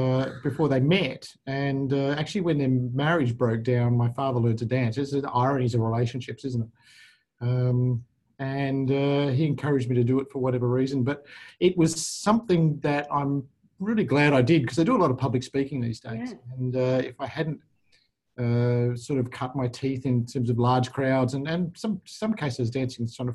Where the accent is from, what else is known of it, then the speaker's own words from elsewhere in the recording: Perth, Western Australia, Australia; He started a business called Tom's Tyres. I'm from Perth.